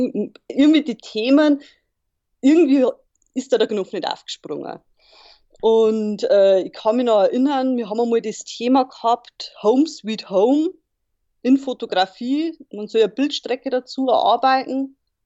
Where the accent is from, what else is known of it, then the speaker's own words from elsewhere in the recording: Bavaria, Germany; now in Munich, Germany; Und aufgewachsen bin ich aber in Niederbayern, also wirklich so bayerischer Wald, kleines Dorf, also einem kleinen Bauernhof.